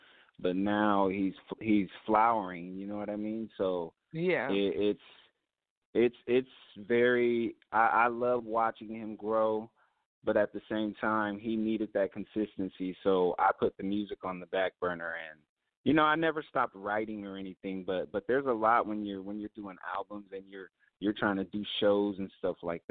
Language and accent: English; Sacramento, California, United States; But me personally, I've never lived in Oakland I just visited it as a kid. But I grew up in Sacramento.